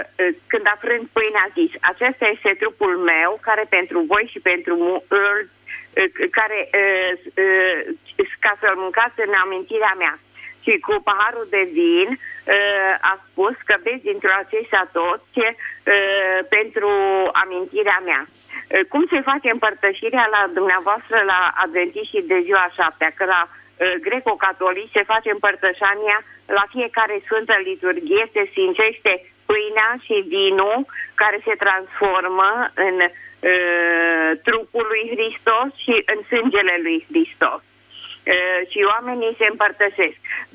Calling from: Florești, Cluj County, Romania; din Florești, județul Cluj.

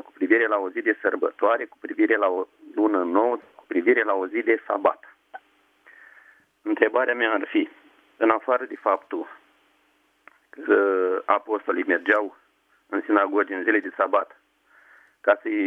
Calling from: Piatra Neamț, Neamț County, Romania; Am ascultat-o pe doamnă din Grecia, sunt de la Piatra Neamț.

